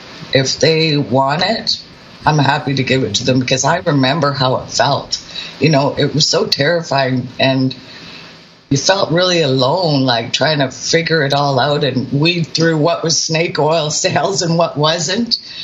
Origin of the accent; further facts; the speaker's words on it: British Columbia, Canada; I mean, I'm from British Columbia.